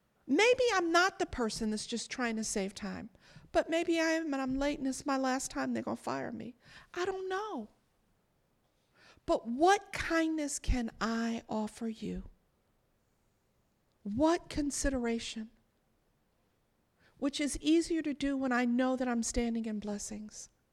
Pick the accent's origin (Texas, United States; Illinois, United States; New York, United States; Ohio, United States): New York, United States; New York City; I'm born and raised in New York City. I'm the third of four girls.